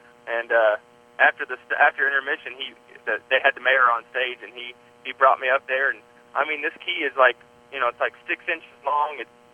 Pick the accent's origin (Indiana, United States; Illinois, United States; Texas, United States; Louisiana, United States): Indiana, United States; Evansville; he would come back to Evansville, because we're both from Evansville